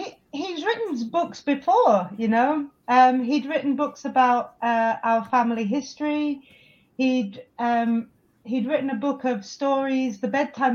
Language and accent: English; Huddersfield, Yorkshire and the Humber, United Kingdom; I am from Huddersfield. Yeah, it's a little place, but it's a great university